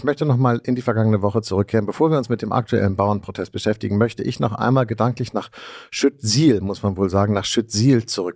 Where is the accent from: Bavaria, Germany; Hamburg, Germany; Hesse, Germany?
Hamburg, Germany; Ich komme, wie man merkt, aus Hamburg, ich weiß das alles.